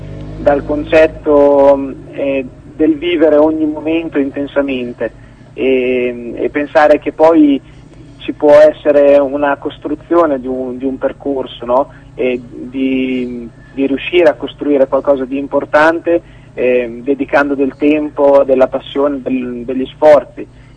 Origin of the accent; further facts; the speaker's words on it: Pesaro, Marche, Italy; perché io sono di Pesaro, quindi abbiamo un rinomato conservatorio qui nella città